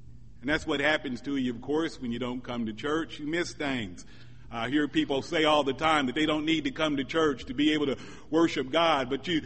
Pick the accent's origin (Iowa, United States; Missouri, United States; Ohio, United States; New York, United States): Missouri, United States; Many of you are aware that I am from Missouri, which is has the motto of the Show Me State. I was born and raised in the Show Me State.